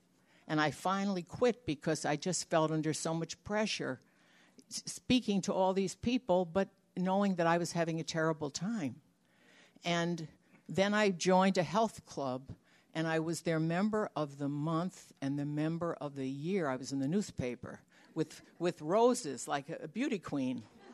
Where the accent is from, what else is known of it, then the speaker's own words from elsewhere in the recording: Brooklyn, New York, United States; moved away as an adult; now in Geneva, United States; I'm originally a New Yorker. Maybe you can hear that in my voice. Proud New Yorker, born in Brooklyn. And came out to the Midwest when I met my husband 51 years ago.